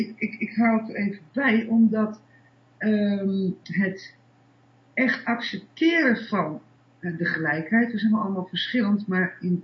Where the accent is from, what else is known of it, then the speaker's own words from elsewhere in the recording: Amsterdam, North Holland, Netherlands; En in Amsterdam, waar ik ben opgegroeid, was die schering een inslag in die tijd.